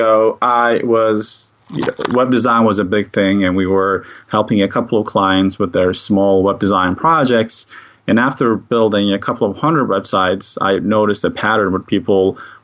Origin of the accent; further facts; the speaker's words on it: Turkey; So when I was 7 years old, I'm originally from Turkey